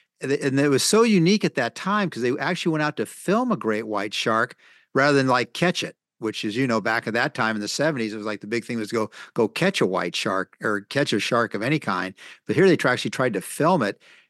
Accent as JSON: {"language": "English", "town": "Pruneville", "region": "California", "country": "United States", "tie": "born or raised there", "said": "I grew up in the Monterey area, in a little area called Pruneville."}